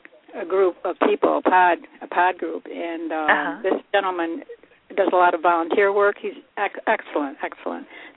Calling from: Buffalo, New York, United States; calling from Buffalo, New York.

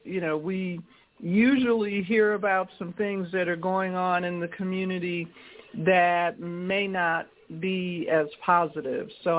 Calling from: Denver, Colorado, United States; I'm calling from Denver, Colorado.

